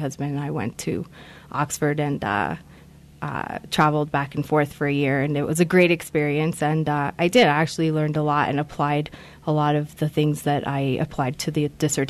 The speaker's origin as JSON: {"language": "English", "country": "Uruguay", "said": "I was born in Uruguay."}